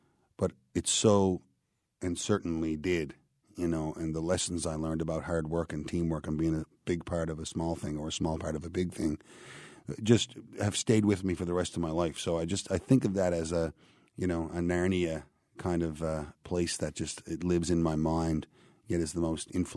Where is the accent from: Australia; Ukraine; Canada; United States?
Canada; Petty Harbor, Newfoundland and Labrador; Well, my hometown was a place like many fishing towns that are isolated in that they're little harbors, right? There's no – in history, there was no roads going to them. You can only get to them by boat. I mean, now in my generation, of course, Petty Harbor was connected by a road or two.